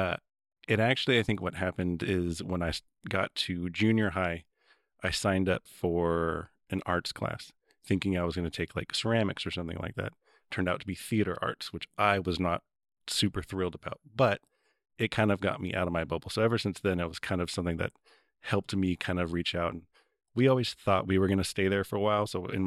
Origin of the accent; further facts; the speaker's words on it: Houston, Texas, United States; born there; we moved around a lot growing up. So I was born in Houston, Texas, but we were only there for a couple of years.